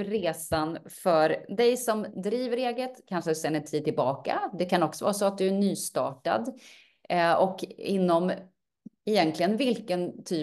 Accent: Värmland, Sweden; now in Spain; Jag är värmlänning i grund och botten. Men bor sedan många år i Stockholm. Fast just nu bor jag faktiskt i Spanien. Men är snart tillbaka i Stockholm igen.

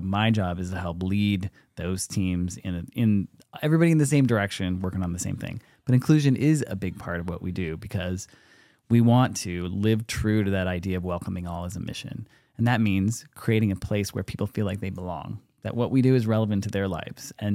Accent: Washington, United States; I'm from Washington State.

